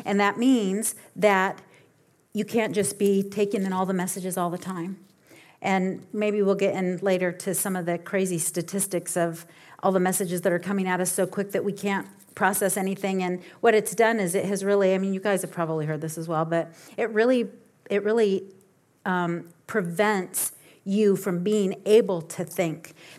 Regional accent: Papua New Guinea; I think about growing up in New Guinea

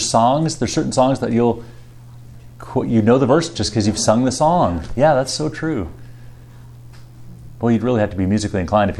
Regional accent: Wyoming, United States; So I grew up in Wyoming, and there's cows in Wyoming

